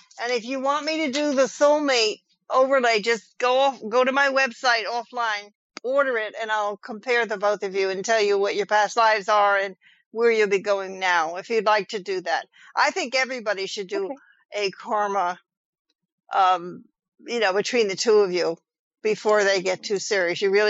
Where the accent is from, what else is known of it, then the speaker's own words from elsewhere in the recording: Ridgewood, New Jersey, United States; I grew up in Ridgewood. So that's up by 46 and the George Washington Bridge.